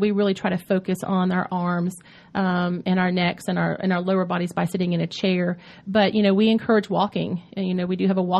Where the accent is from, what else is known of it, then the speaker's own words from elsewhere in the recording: Atlanta, Georgia, United States; I grew up here in the Atlanta area.